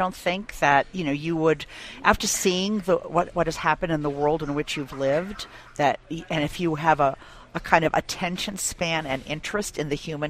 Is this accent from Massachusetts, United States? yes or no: yes; Massachusetts, United States; libraries like the Concord Public Library in my home state of Massachusetts banned it